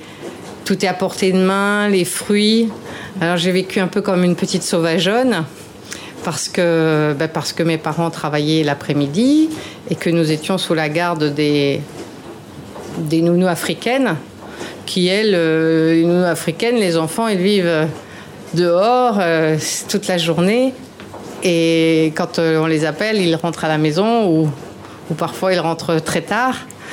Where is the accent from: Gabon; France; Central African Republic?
Gabon; j'ai passé toute mon enfance au Gabon. Puisque mon père était fonctionnaire et après l'Indochine, nous sommes allés vivre au Gabon.